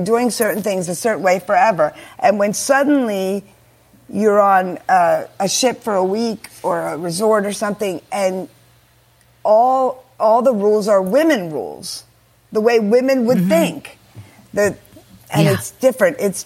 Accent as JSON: {"language": "English", "region": "Pennsylvania", "country": "United States", "tie": "born or raised there"}